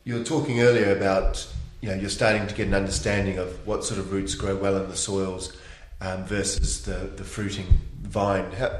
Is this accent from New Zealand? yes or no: yes; New Zealand; now in United Kingdom; I moved over to the UK from New Zealand, and when I heard about English wine, I was a bit shocked and a bit worried. I'd met a few crazy New Zealand winemakers in the past